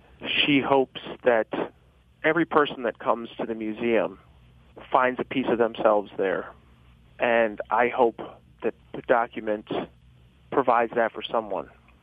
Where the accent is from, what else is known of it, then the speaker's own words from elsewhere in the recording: United States; I've kind of settled on the fact that I'm an American. I am. I was raised in a farming community by a white mother and stepfather